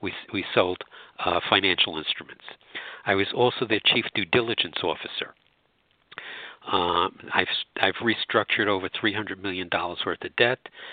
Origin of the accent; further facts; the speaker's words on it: Brooklyn, New York, United States; accent: Brooklyn; No, I was born and bred in Brooklyn.